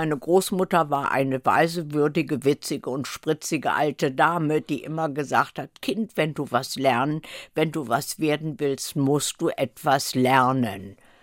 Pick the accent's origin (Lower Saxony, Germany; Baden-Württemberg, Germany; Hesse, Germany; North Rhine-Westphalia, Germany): Lower Saxony, Germany; Kleinfahlberg; also born or lived in Braunschweig; Ich bin in Braunschweig geboren, aber im Landkreis Wolfenbüttel aufgewachsen. Und zwar in der Gemeinde Kleinfahlberg